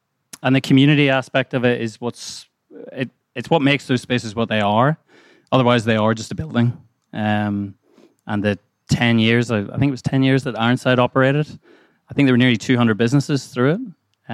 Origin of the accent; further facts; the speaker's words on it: Ireland; and I'm Irish